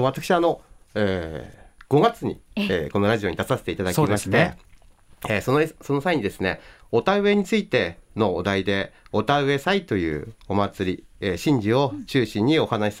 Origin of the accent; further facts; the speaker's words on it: Jingūji, Akita, Japan; 刈り穂という酒蔵は私の地元神宮寺の酒蔵でありまして、